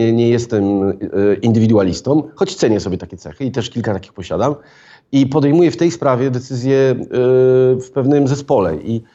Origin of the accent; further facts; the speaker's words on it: Szczecin, West Pomeranian Voivodeship, Poland; Ja jestem ze Szczecina.